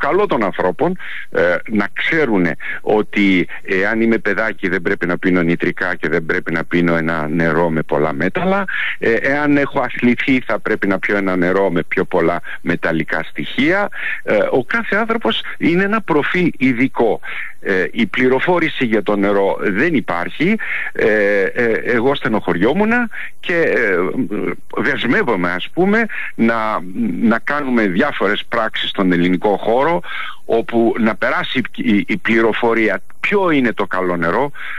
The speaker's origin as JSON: {"language": "Greek", "country": "Greece", "said": "Εγώ λέω λοιπόν, σαν Έλληνας που είμαι"}